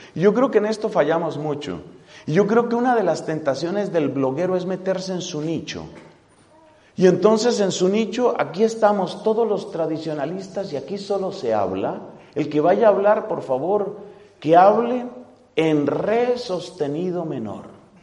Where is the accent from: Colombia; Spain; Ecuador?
Colombia; decimos en Colombia, mezclilla, decís en España.